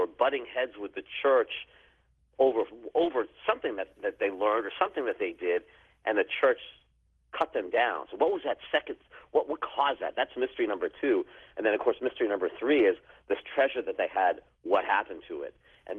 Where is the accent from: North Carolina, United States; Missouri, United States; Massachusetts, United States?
Massachusetts, United States; And so that's the legend we have in my hometown, Western Massachusetts.